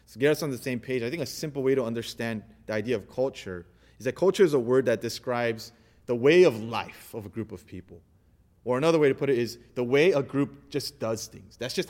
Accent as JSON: {"language": "English", "country": "United States", "said": "And I know this is something that a lot of us can relate to because we're Asian American. We're essentially part of two cultures."}